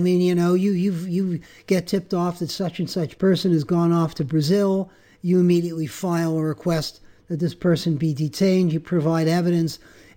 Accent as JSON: {"language": "English", "country": "Canada", "said": "These because you know I'm a Canadian."}